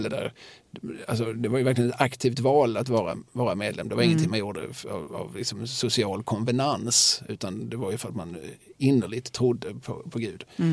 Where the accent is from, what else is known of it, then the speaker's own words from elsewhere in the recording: Eslöv, Skåne, Sweden; Ibland så tänker jag att jag växte upp i Eslöv på 70-80-talet. Jag undrar om inte jag växte upp i liksom den mest sekulära tiden och platsen som mänskligheten har sett, så har jag ibland tänkt.